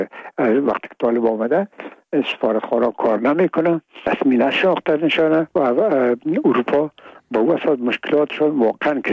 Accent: Afghanistan; میگم ما افغان هستیم

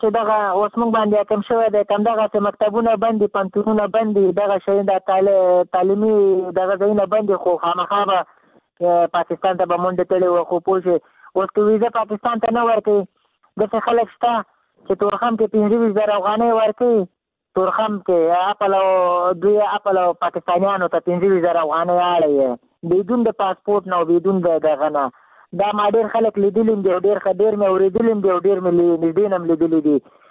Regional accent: Afghanistan; موږ خپل ځان ته خپل افغانستان ته رانه یې وروړو ټول شي دا خو موږ د افغانستان یو

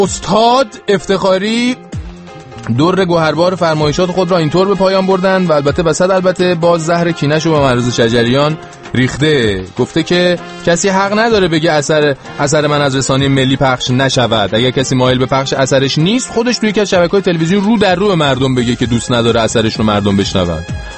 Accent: Isfahan, Iran; من شهرمنده اصفهانیام هستم واقعا

